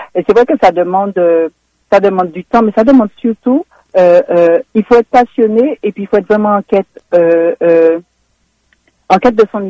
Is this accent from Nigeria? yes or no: no; Martinique, France; voilà, je suis martiniquais, je viens de là, voici ce qui s'y passe.